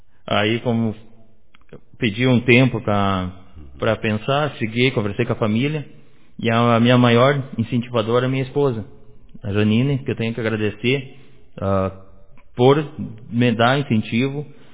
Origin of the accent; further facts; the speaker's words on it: Iraí, Rio Grande do Sul, Brazil; moved away as an adult; now in Seberi, Brazil; Bom dia, comunidade de Iraí. É uma satisfação estar aqui na minha cidade natal